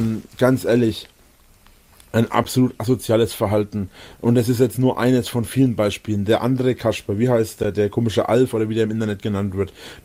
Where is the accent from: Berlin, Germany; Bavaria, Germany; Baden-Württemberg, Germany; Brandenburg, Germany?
Bavaria, Germany; Ich bin Franke mit Leib und Seele, das werde ich immer bleiben